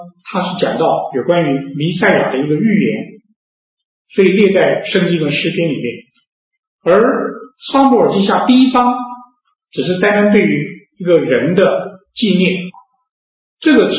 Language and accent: Chinese; China; 应该可以用我们中国人的对联呢可以来做一个对照说明。对联是我们中国人都熟悉的